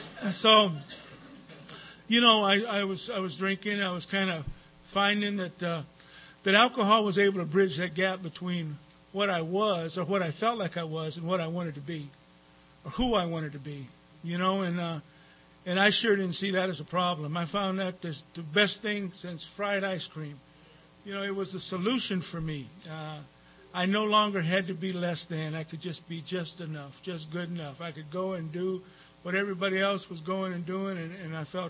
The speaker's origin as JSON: {"language": "English", "town": "Compton", "region": "California", "country": "United States", "tie": "born or raised there", "said": "And I grew up in Compton"}